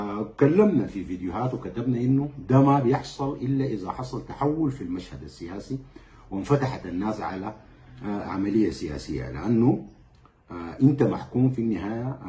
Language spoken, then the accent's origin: Arabic; Sudan; ونتحدث إلى بعضنا البعض كسودانيين ونوقف نزيف الدماء